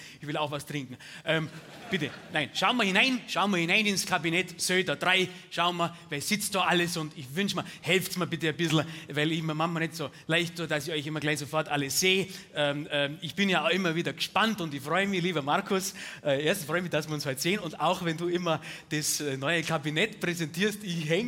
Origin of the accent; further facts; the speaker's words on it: Bavaria, Germany; Bei uns in Bayern heißt das Captatio Benevolentiae. Wir sind gesitteter, als ihr denkt.